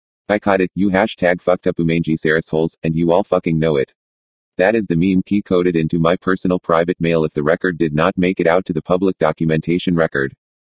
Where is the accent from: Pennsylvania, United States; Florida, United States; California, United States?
California, United States; San Bernardino; also born or lived in Denver; here in my hometown of San Bernardino, living at the home where I grew up in since I was age 5.